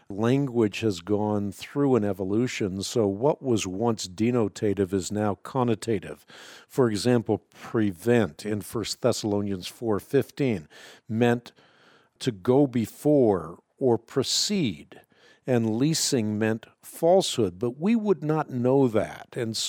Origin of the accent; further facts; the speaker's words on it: Netherlands; first language Dutch; English is a second language; I'm Dutch, so Dutch is my first language.